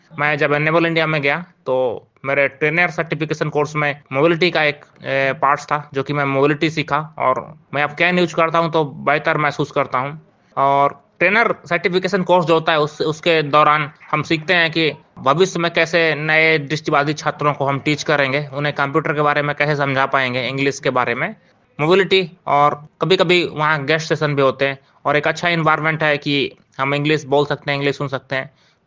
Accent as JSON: {"language": "Hindi", "town": "Satna", "region": "Madhya Pradesh", "country": "India", "said": "और मैं सतना जिले और मैं मध्य प्रदेश के सतना जिले का रहने वाला हूँ।"}